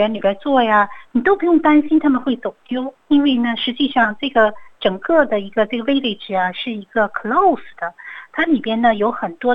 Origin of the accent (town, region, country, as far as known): China